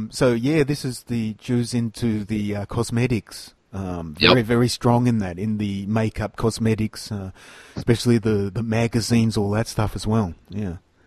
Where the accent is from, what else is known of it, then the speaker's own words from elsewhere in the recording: Australia; It's kind of sickening as an Australian to see him up there.